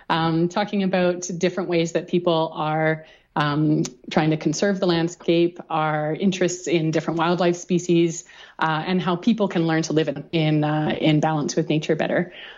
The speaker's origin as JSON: {"language": "English", "country": "Canada", "tie": "born or raised there", "also_born_or_lived": "East Africa", "said": "I grew up partly in East Africa and partly in different parts of Canada."}